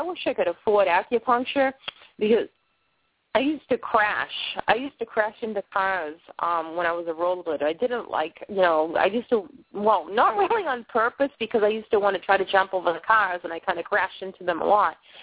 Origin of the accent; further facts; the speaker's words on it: Boston, Massachusetts, United States; accent: Boston; I've lived in and around the inner cities of Boston my whole life. So even out of all my friends, my accent is like the thickest.